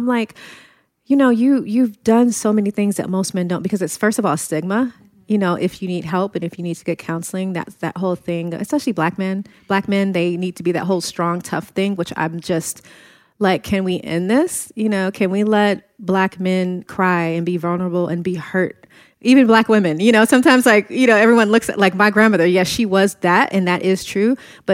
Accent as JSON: {"language": "English", "region": "California", "country": "United States", "tie": "born or raised there", "said": "growing up in South Central"}